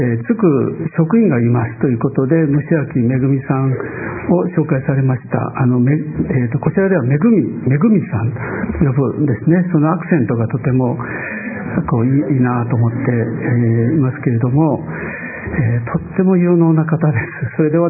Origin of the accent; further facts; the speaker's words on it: Osaka, Japan; born there; 大阪市の生まれなんですけれども、岸和田に転居しまして、そちらで岸和田聖書教会というところで信仰を高校時代に与えられました。で、京都で25年間牧師をさせていただいて